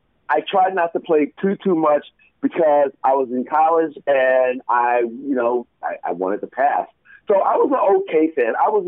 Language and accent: English; Baltimore, Maryland, United States; also born or lived in Daytona Beach, Florida / Orlando, Florida; I'm from Baltimore, Maryland. I went to college down in Daytona Beach, and then got a job when I finished school over in Orlando